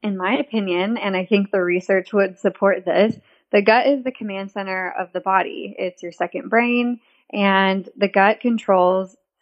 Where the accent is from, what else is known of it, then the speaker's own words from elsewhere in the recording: California, United States; I'm originally from California, but have been in Texas almost as long as I ever lived in California, which is crazy.